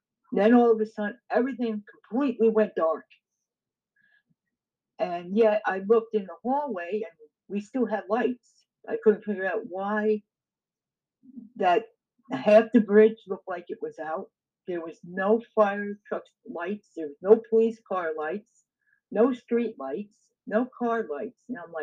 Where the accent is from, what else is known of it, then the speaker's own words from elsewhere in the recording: Tappan, New York, United States; also born or lived in Congers, New York; I was born in Nyack Hospital. And at the age of three, I lived in Congress. And then we moved from Congress to Spark Hill Road in Tappan, New York.